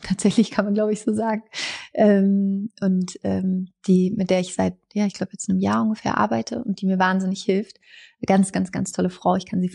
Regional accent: Überlingen, Baden-Württemberg, Germany; born there; Und ich bin in Überling geboren.

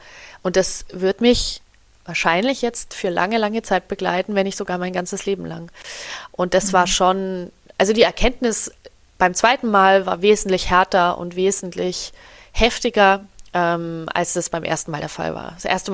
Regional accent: Nuremberg, Bavaria, Germany; dass ich bis nach Nürnberg komme, wo ich herkomme, sondern eben in das nächste größere Krankenhaus

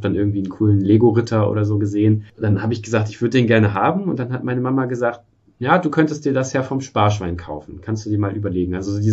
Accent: Germany; born there; Ich bin in der DDR noch geboren und aufgewachsen. Nicht aufgewachsen, aber meine Familie ist in der DDR aufgewachsen

